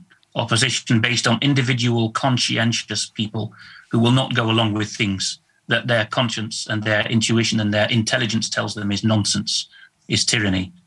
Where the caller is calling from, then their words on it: Netherlands; I'm speaking from the Netherlands